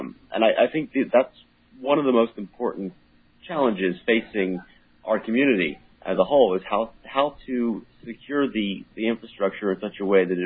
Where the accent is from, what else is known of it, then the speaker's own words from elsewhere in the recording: United States; now in Belgium; I'm an American expat living in Belgium.